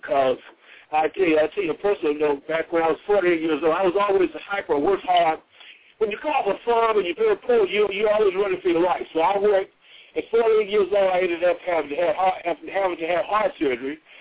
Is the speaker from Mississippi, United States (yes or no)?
yes; Mississippi, United States; Well, I'm actually I'm from Mississippi. I went to Tougaloo College and I received a BS degree in economics from Tougaloo.